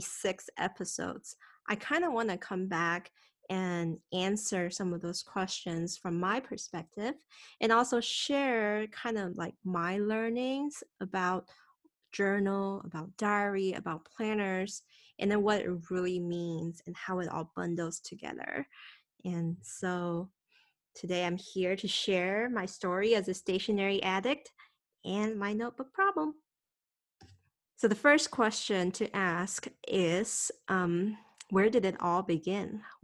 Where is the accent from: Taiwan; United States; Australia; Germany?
Taiwan; And then obviously growing up in Taiwan, I got introduced to a lot of Asian cartoon characters, different manga styles.